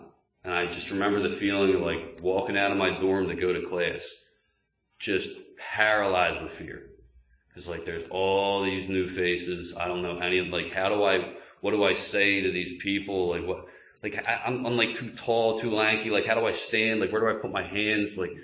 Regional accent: Pennsylvania, United States; I'm from Delaware County, we kind of consider this bumfuck PA, but even further out, bumfuck PA.

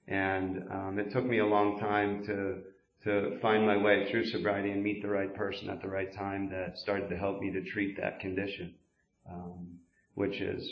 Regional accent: Doylestown, Pennsylvania, United States; So I grew up in Doylestown. My parents are still together.

